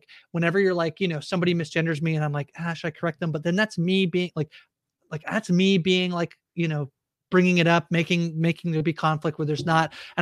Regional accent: Canada; as an over-apologizer, as a Canadian

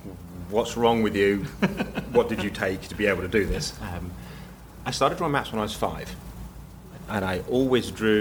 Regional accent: England, United Kingdom; I'm from England, beach holiday in the summer, so it rained every day.

